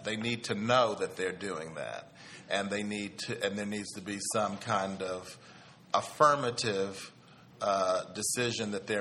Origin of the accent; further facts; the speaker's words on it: California, United States; I'm from California, so you understand that I know how it impacts us in California.